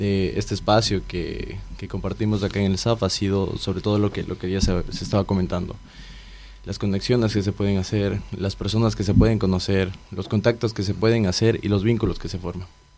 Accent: Quito, Pichincha, Ecuador; yo vengo de Ecuador, de Quito, Ecuador, y bueno, yo también tengo 23 años

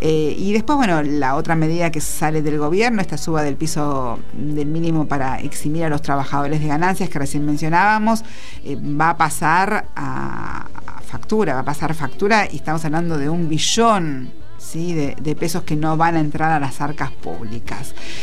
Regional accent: Argentina; Somos argentinos, somos periodistas argentinos

